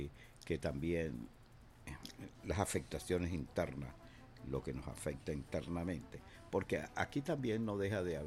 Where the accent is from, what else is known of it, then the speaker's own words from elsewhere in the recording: Venezuela; Sin lugar a duda, venezolanos somos todos y Venezuela somos todos los venezolanos.